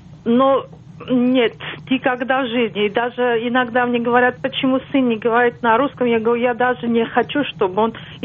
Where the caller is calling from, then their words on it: Zevenbergen, North Brabant, Netherlands; Город, наверное, мало знаком, это рядом с с Роттердамом, маленький город, называется Зейвенбергхен.